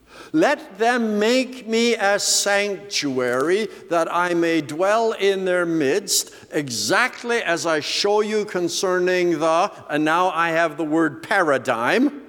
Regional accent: Canada; We're Canadian. We do hockey.

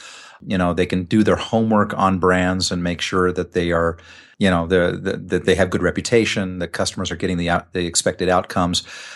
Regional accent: United States; I'm an American, obviously

